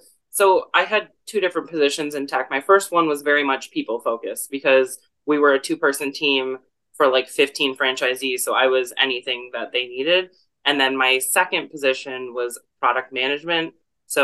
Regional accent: Michigan, United States; I'm originally from Michigan and I owned a home there.

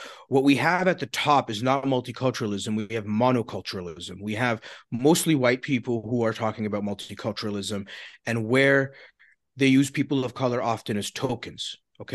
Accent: Scarborough, Ontario, Canada; I think the community I grew up in Scarborough was genuinely multicultural.

